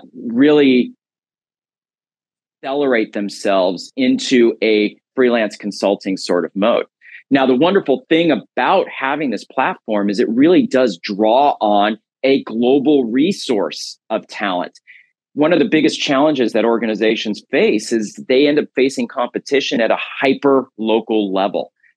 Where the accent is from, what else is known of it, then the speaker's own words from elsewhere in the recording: Massachusetts, United States; And I also currently serve as a senior advisor to my home state in the US of Massachusetts